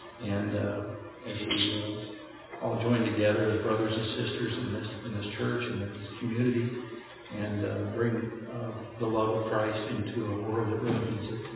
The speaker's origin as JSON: {"language": "English", "region": "Pennsylvania", "country": "United States", "tie": "born or raised there", "said": "I grew up in Pennsylvania, and I remember driving to church 20 minutes."}